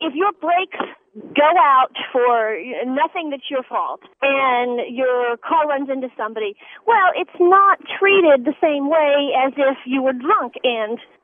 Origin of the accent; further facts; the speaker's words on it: Texas, United States; I'm a Texan, you know, in our state, you kill us, we kill you back.